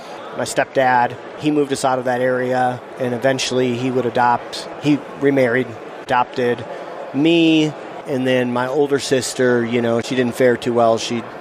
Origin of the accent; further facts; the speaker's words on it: Minneapolis, Minnesota, United States; I was born in Minneapolis, so a city kid.